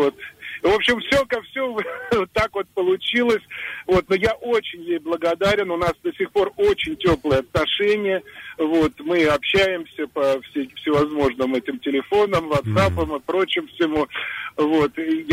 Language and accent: Russian; Moscow, Russia; Добрый вечер. … я из Москвы.